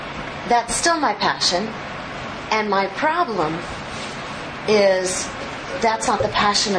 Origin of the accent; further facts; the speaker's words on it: Berkeley, California, United States; I'm from Berkeley. So I'm from California, so you know, I grew up on.